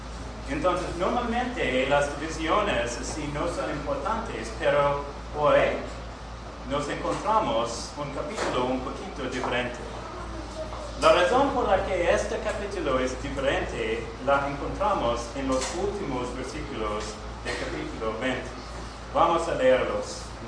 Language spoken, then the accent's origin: Spanish; Australia; Spanish is a second language; Desde mi niñez en Australia, me he gustado leer.